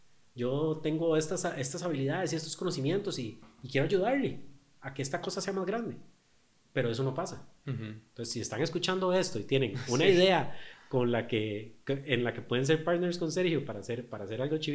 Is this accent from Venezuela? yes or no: no; Costa Rica; Claro, y como ticos, eso es una cosa muy tica, ¿verdad?